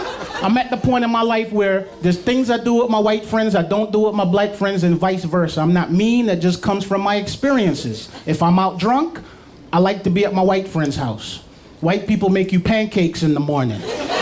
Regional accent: New York, United States; I'm from New York. All I knew was dimes and 20 sacks.

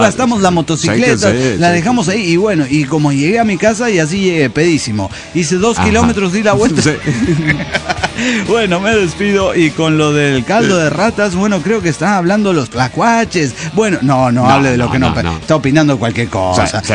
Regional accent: Veracruz, Mexico; Entiéndase, somos jarochos. Nos tocó ir a un evento a Cardel, que queda como a 2 horas de Veracruz.

